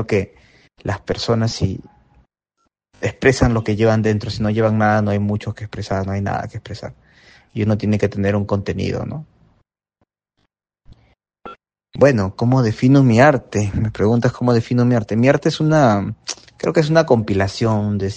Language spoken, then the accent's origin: Spanish; Peru; Por ahora tengo mi individual en mi país, ¿no? Que es con la galería que me representa, que me han acogido en esta feria, que se llama La Galería La Galería, en San Isidro